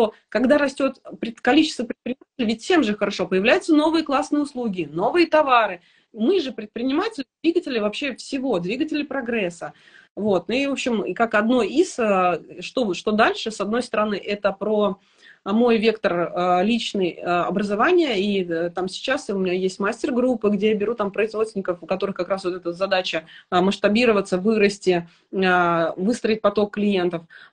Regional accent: Volgograd, Volgograd Oblast, Russia; мы из Волгограда, притом мы не просто из Волгограда, мы из Красноармейска, это такой маленький район, в смысле не маленький, а удаленный район от центра, вот, и мы красноармейцы

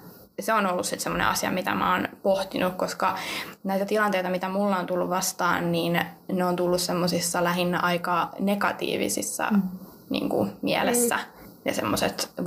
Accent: Central Finland, Finland; now in Vantaa, Finland; Mä oon alun perin kotoisin tuolta Keski-Suomesta, mutta asunut sen jälkeen aika monessa eri paikassa ja tällä hetkellä pidän majaani täällä Vantaalla.

